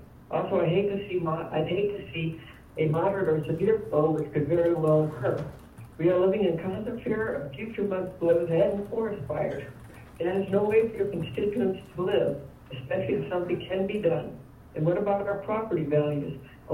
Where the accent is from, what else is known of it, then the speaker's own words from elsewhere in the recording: Mount Shasta, California, United States; from Mount Shasta